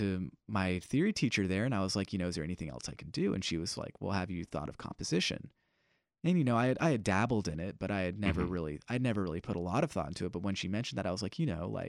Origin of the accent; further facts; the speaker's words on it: Charleston, South Carolina, United States; Yeah, I mean, growing up in Charleston, I hit it at a really good time where it kind of turned from a not so well-known coastal town to really kind of a booming art center in a way.